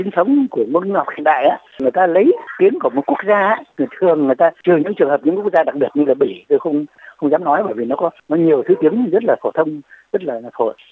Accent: Quang Ngai, Vietnam; also born or lived in Northern Vietnam; tôi có dịp từ miền Bắc tôi về quê tôi ở Quảng Ngãi

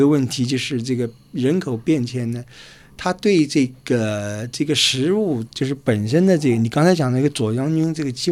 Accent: China

